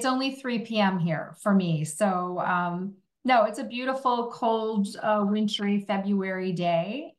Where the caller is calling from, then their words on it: New York, United States; We are in New York.